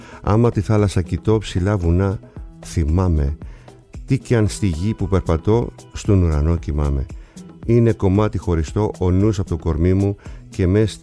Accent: Kasos, South Aegean, Greece; ο οποίος κατάγεται από το νησί μου, από την Κάσο

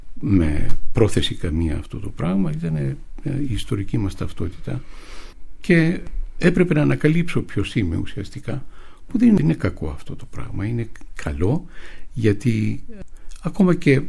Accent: Greece; εγώ ως Έλληνας, μέσα στη δική μου πατρίδα

